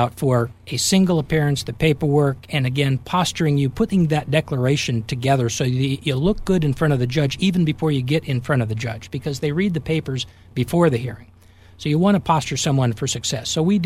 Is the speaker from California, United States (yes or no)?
yes; Hanford, California, United States; I grew up in Hanford, just south of Fresno